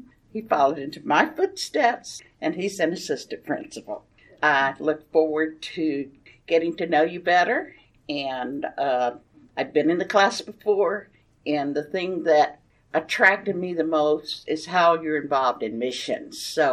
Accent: Elizabeth City, North Carolina, United States; So I'm from, I was born in Elizabeth City, North Carolina, which is over by Edenton, North Carolina, if anyone has any. And I lived in that area.

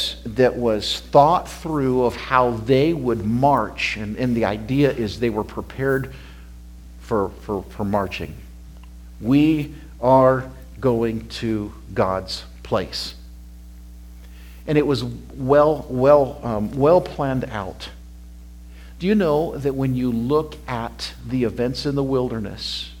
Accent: Wyoming, United States; I've lived in the wilderness growing up in Wyoming. And I really mean that. Some of you die to go to Wyoming. I'll take you to my ranch and you'll say, why am I here?

